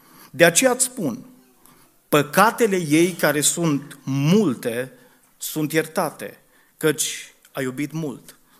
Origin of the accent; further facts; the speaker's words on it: Brădet, Bihor County, Romania; eu sunt născut într-un sat între cam cele două sate, așa, Ferice și Valea de Jos, eu sunt din Brădet. Sunt dintr-o generație mai tânără, și sunt într-un fel un bihorean atipic